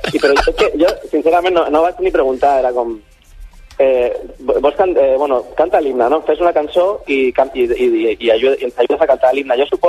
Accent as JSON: {"language": "Catalan", "town": "Castelldefels", "region": "Catalonia", "country": "Spain", "tie": "born or raised there", "said": "m'he passat la vida amb una pilota de futbol, amb el meu cosí, per Castelldefels, jugant a les pistes d'allà, i he jugat molts anys a la Unió Esportiva Castelldefels"}